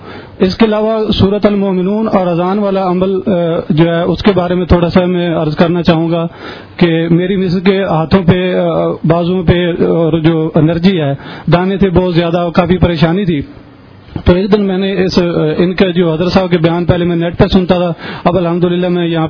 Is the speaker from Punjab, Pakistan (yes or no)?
yes; Gojra, Punjab, Pakistan; میرا گوجرا شہر سے تعلق ہے